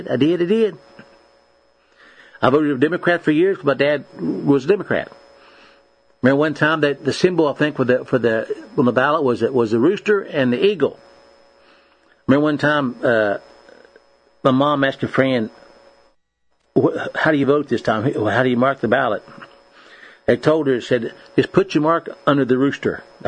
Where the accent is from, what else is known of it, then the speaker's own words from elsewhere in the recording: Monterville, West Virginia, United States; from down the holler in West Virginia. Born and raised in Monterville, West Virginia. A son of a coal miner.